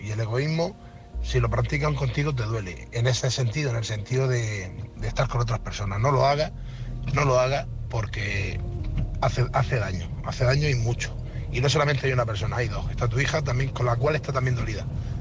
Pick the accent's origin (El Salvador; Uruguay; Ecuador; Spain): Spain; Murcia, Region of Murcia; de Murcia y bueno, he estado escuchando el caso